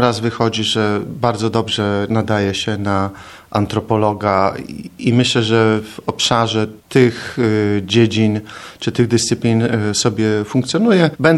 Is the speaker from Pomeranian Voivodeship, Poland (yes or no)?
yes; Pomeranian Voivodeship, Poland; będąc Kaszubą, no, z drugiej strony moja rodzina, rodzina mojej mamy pochodzi z Kociewia. Mieszkam w Bytowie, a więc już na tak zwanych ziemiach odzyskanych